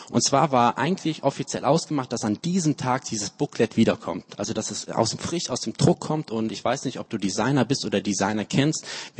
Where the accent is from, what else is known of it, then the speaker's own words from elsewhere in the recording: Munich, Bavaria, Germany; Ich komme aus München, ich darf darüber erzählen.